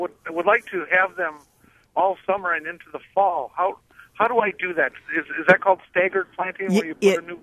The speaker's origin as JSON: {"language": "English", "town": "Milwaukee", "region": "Wisconsin", "country": "United States", "said": "Milwaukee area."}